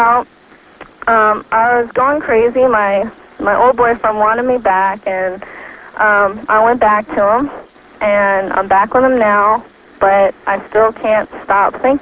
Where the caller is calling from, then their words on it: Florida, United States; I'm calling from Florida.